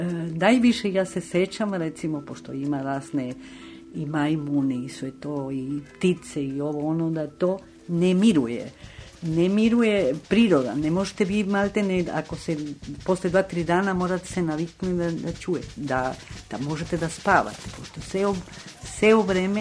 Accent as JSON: {"language": "Serbian", "region": "Loja", "country": "Ecuador", "second_language": "Serbian", "said": "pošto od južni deo iz Loha, odakle sam ja, isto tako ide put prema Amazonije."}